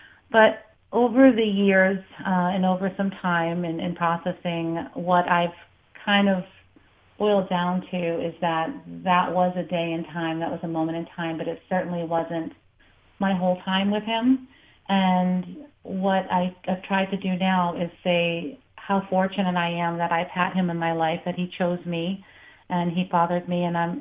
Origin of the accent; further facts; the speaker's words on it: Lynn, Massachusetts, United States; I grew up in Lynn, like you mentioned, with my sister.